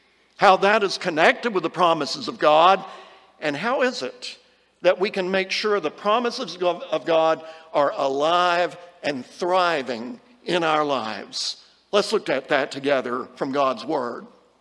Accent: Kentucky, United States; I'm proud of the fact I'm from Kentucky. I am a Kentucky colonel

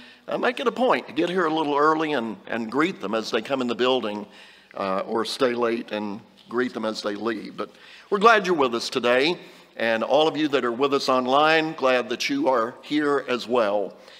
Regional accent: United States; I'm an American. I'm happy to be just an American.

